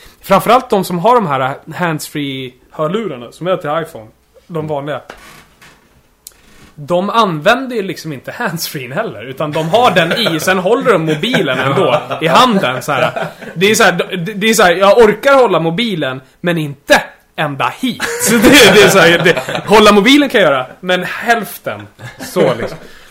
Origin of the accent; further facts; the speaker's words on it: Uppsala, Uppsala County, Sweden; now in Stockholm, Sweden; jag är ju från Uppsala, liksom så här, Uppsala så, och bara flyttat till Stockholm, känner ingen, helt själv.